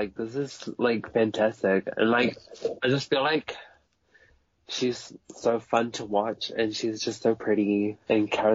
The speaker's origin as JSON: {"language": "English", "country": "Samoa", "tie": "born or raised there", "moved": "yes", "lives_now": "New Zealand", "said": "a little bit after I just moved to New Zealand. Because I'm originally from Samoa. I was born there."}